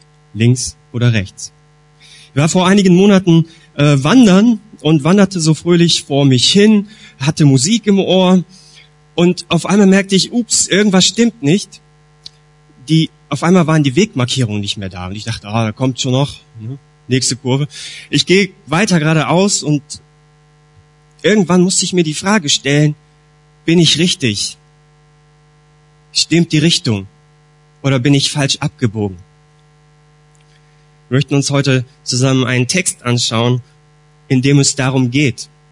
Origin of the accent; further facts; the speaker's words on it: Swisttal, North Rhine-Westphalia, Germany; ich bin in Swisttal-Heimatsheim aufgewachsen, also hier in der Gegend, bin in Euskirchen zur Schule gegangen